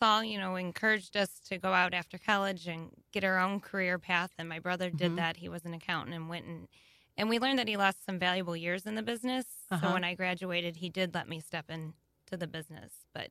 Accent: St. Louis, Missouri, United States; So born and raised in St. Louis, grew up in the South County area.

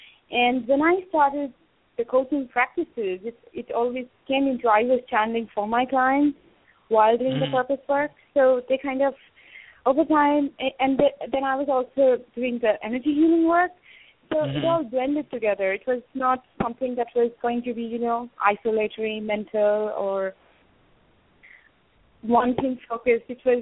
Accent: India; growing up in India, it's very much India, and it's just been part of my lineage and tradition

